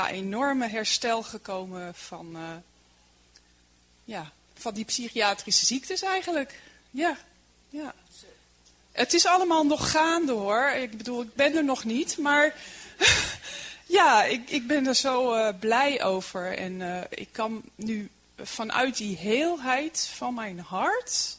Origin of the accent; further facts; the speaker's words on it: Kampen, Overijssel, Netherlands; uit Kampen.